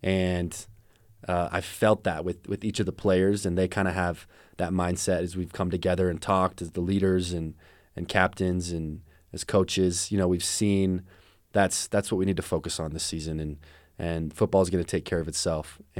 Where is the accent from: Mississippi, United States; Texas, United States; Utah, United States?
Utah, United States; American Fork; And Tabitha's Way is a great way to get back to my hometown, American Fork, yeah.